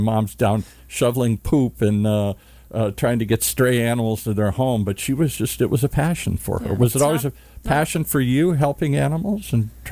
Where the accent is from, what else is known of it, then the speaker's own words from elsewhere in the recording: Michigan, United States; I grew up in Michigan.